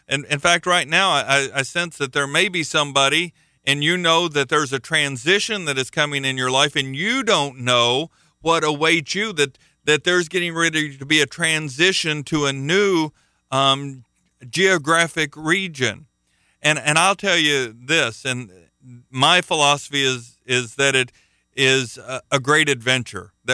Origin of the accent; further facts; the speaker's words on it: Midwest, United States; now in Florida, United States; I'm not a native Floridian. I am from a different part of the country. I'm from the Midwest.